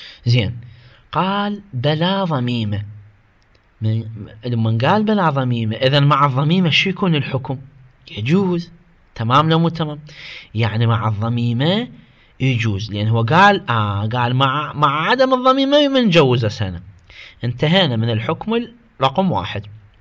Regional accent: Karbala, Karbala Governorate, Iraq; في بعض الاسواق عندنا في كربلاء يباع

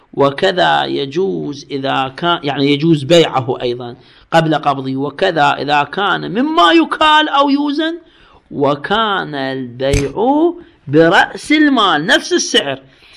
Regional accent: Iraq; هذا مثل عندنا بالعراق

